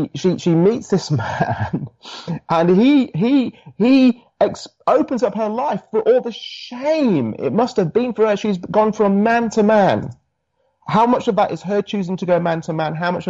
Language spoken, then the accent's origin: English; United Kingdom; now in Australia; But yes, my accent is originally from the UK, tempered with a little bit of time in the States, some time in Singapore